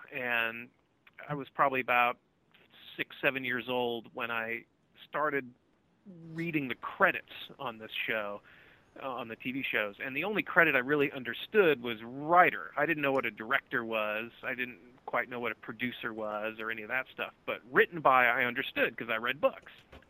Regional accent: Colorado, United States; born there; also born or lived in California / New York / Nebraska / Hawaii; So I was born in Colorado and subsequently lived in California, New York, Nebraska, Hawaii, Virginia, and back to Colorado.

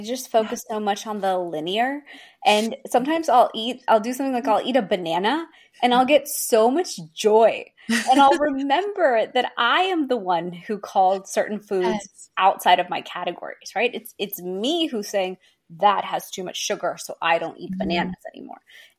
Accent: India; I am Indian.

